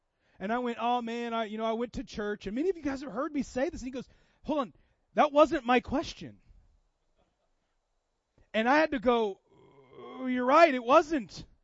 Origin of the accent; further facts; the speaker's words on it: Seattle, Washington, United States; I grew up in Seattle, not very religious at all.